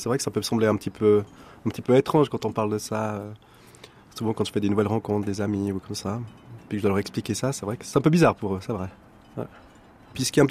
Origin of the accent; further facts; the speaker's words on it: Switzerland; also born or lived in Peru; Non, je suis suisse. Pour moi, je suis suisse. Je me sens bien comme ça.